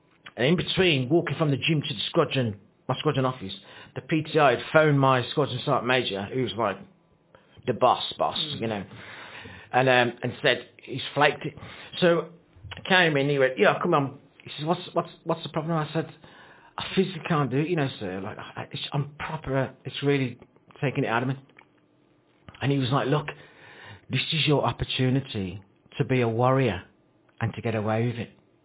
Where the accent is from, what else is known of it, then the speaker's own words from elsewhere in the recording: United Kingdom; And I was like, I'm British soldier, mate.